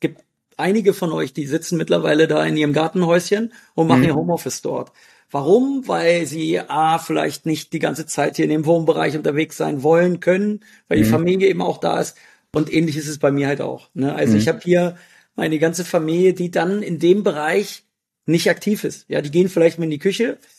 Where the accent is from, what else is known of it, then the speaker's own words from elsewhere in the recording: Hanover, Lower Saxony, Germany; ich komme ja aus Hannover